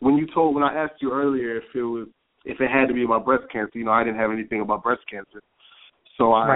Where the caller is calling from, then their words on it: Chicago, Illinois, United States; I'm calling from Chicago.